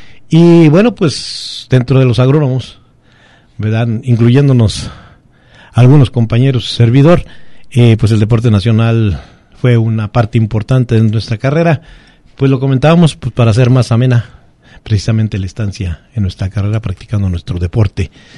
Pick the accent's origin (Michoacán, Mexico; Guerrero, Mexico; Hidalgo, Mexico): Hidalgo, Mexico; yo soy del estado de Hidalgo, ¿verdad?